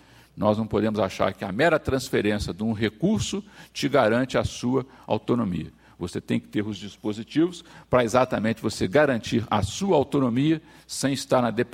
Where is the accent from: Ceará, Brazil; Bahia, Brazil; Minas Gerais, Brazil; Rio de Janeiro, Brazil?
Minas Gerais, Brazil; nunca percamos de mente que nós somos mineiros